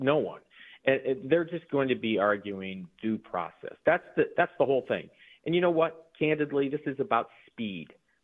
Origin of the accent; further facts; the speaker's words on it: Allen Park, Michigan, United States; a gentleman from my hometown, Allen Park, 30 years here in the country